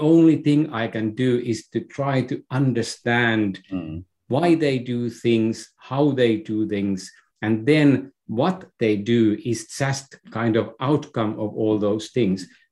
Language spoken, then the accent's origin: English; Finland; So me as a Finnish man, I was born in Finland during 60s, 50s, right after the Second World War. Mm-hmm. So I belong to a generation that was still brought up in a very rural setting.